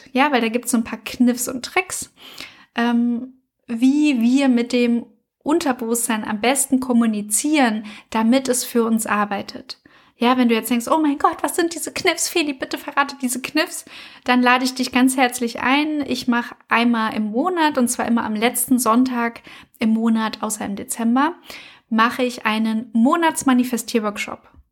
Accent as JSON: {"language": "German", "town": "Frankfurt am Main", "region": "Hesse", "country": "Germany", "lives_now": "Berlin, Germany", "said": "Ich wohne ja in Berlin, ich komme aber ursprünglich aus Frankfurt am Main."}